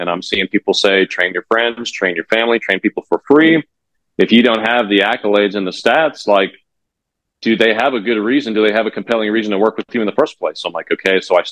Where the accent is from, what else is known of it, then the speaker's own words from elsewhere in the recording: Raleigh, North Carolina, United States; And then I find this private facility in my hometown here in Raleigh, North Carolina.